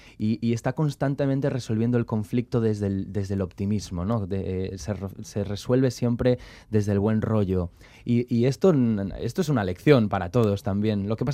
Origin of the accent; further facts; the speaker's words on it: Galicia, Spain; Yo soy de Galicia